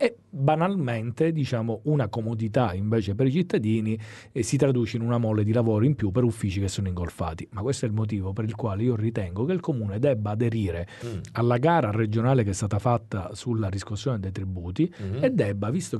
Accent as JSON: {"language": "Italian", "town": "Palermo", "region": "Sicily", "country": "Italy", "said": "da palermitano a palermitano"}